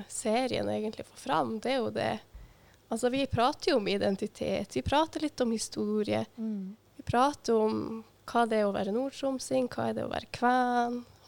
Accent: Reisadalen, Troms, Norway; oppe i Reisadalen, der jeg er fra, er det ok.

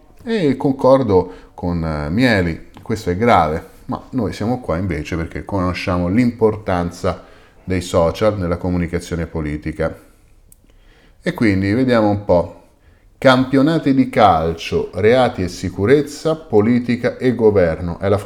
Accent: Rome, Lazio, Italy; Sono di Roma io, e se siete di Roma sapete che è così.

